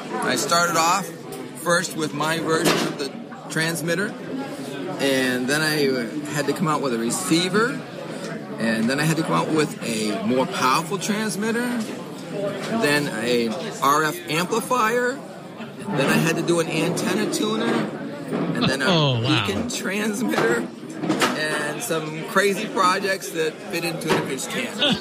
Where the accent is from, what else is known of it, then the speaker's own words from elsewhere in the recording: Limerick, Maine, United States; and I'm from Limerick, Maine.